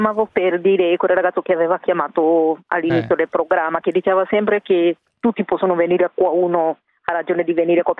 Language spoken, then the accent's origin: Italian; Kenya; Italian is a second language; now in Italy; Io da Kenya, da Kenya.